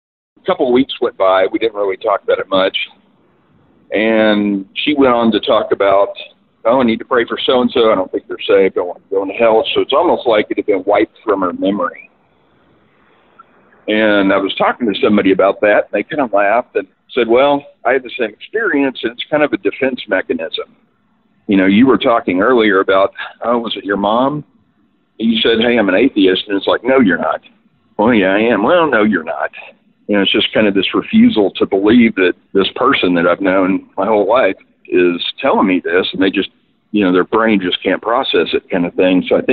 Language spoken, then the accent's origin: English; Broken Arrow, Oklahoma, United States; now in Memphis, United States; First, I want to say I grew up in Tulsa, Broken Arrow. So, you know, it's interesting to hear you talk about stuff from there. I've been away from there for about 20 years. I live in Memphis now